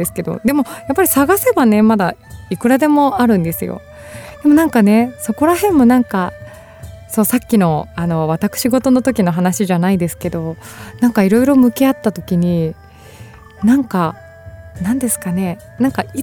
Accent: Shizuoka, Japan; 第2火曜日は地元静岡の、まあ、浜松にある

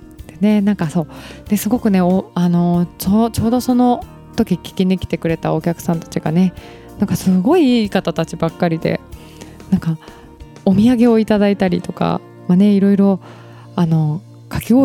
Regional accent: Hamamatsu, Shizuoka, Japan; 地元浜松のなんか映画祭コンペ用のなんかね30分ほどの作品をまあ作ってる方がいて

